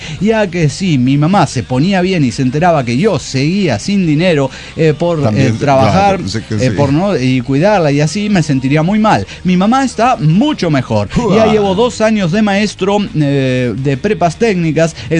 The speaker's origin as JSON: {"language": "Spanish", "region": "Michoacán", "country": "Mexico", "moved": "yes", "lives_now": "United States", "said": "Soy originario de Michoacán. Radicado en el estado de Illinois, en la colonia Rosemont, ya hace bastante tiempo que estoy en el gabacho"}